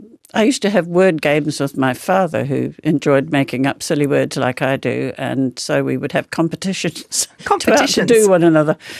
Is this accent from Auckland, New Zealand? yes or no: no; Bay of Plenty, New Zealand; I grew up in the Kaingaroa Plantation, which is a very big forest in New Zealand of pine trees.